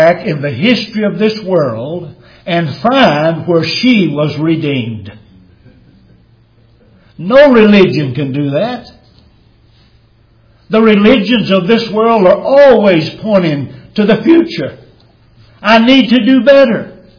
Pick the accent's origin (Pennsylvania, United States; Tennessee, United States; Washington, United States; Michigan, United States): Tennessee, United States; Banner Springs; also born or lived in Monterey; Most of you know that I was raised here on the Cumberland Plateau. I was born just north of here, Monterey, and I was raised in a little community called Banner Springs.